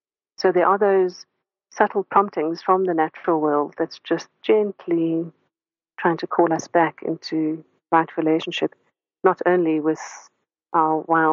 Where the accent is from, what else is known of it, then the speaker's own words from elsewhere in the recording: Cape Town, Western Cape, South Africa; as a child growing up in South Africa, there was only one movie theater in the city of Cape Town